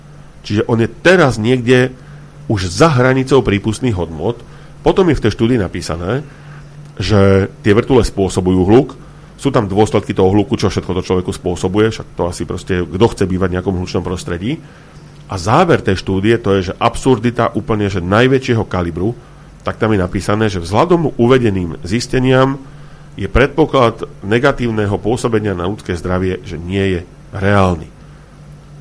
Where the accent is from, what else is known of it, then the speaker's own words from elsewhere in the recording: Bratislava, Bratislava Region, Slovakia; moved away as an adult; Ja som osobne z Bratislavy. Presťahoval som sa odtiaľto, lebo som chcel žiť trošku viac v prírode, v kľude